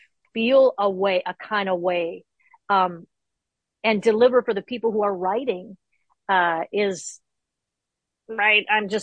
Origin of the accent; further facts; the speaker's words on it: Minnesota, United States; because I'm from Minnesota.